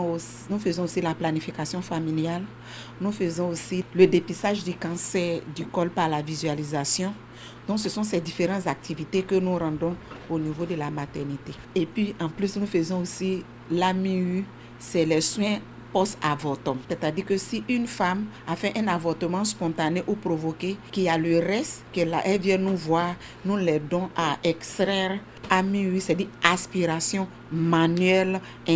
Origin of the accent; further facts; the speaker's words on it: Côte d’Ivoire; moved away as an adult; now in Haiti; je suis sage-femme, je viens de la Côte d'Ivoire et je suis en Haïti en tant que volontaire